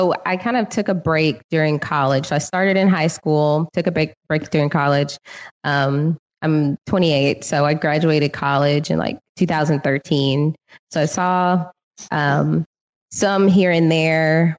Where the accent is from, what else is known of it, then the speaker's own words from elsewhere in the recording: Houston, Texas, United States; I'm from Houston, Texas. My puppy is my life.